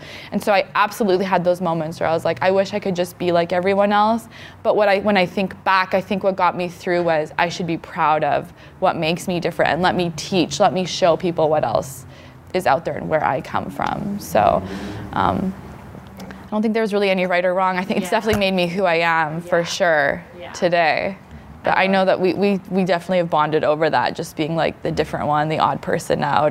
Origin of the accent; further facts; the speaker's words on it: Canada; I mean, I'm first generation Canadian.